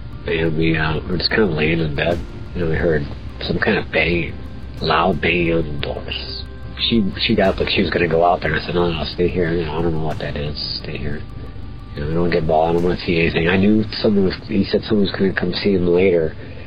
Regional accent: Chicago, Illinois, United States; I mean, I'm from Chicago, from the city, so I could tell.

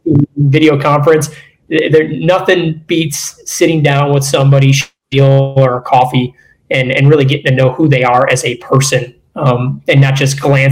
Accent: Chicago, Illinois, United States; So I grew up in Chicago, ended up going to the Naval Academy, graduated from the Academy in 03

